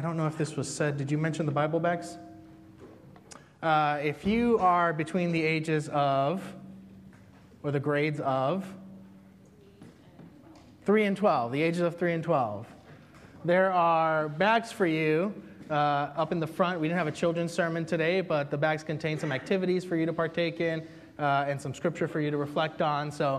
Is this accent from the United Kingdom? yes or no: no; Puerto Rico; because I'm from Puerto Rico and, you know, Latinos are known for dancing